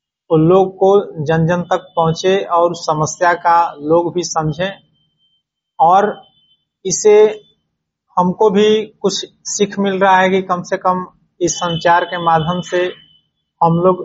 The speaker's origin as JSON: {"language": "Hindi", "town": "Pokhraha", "region": "Bihar", "country": "India", "said": "हम बक्सर जिला के एक नागरिक हैं। … ग्राम पोस्ट पोखरहा, थाना ब्रह्मपुर, जिला बक्सर, एक स्थायी निवासी हूं।"}